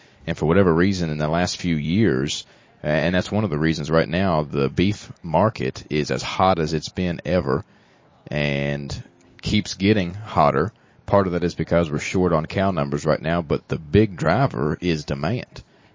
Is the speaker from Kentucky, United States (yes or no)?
yes; Kentucky, United States; now in Frankfort, United States; grew up in Fleming County, born and raised in Fleming County. Graduated from high school there